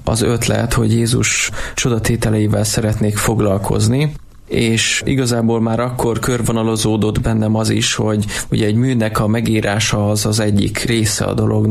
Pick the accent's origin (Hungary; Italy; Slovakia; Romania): Hungary; Eger, Heves